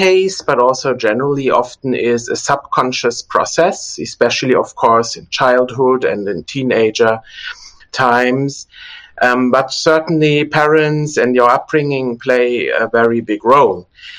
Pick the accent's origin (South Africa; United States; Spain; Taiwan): South Africa; born there; also born or lived in Germany; I was born in South Africa and later lived in Germany